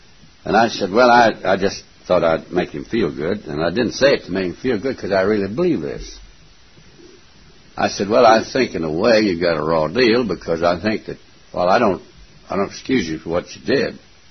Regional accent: Scotland, United Kingdom; I believe in the profit system. I'm a Scot. I have to believe in that.

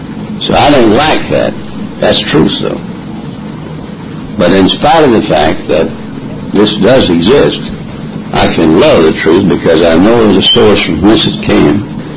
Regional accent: Scotland, United Kingdom; He's a Scotsman. I'm glad I'm a Scotsman.

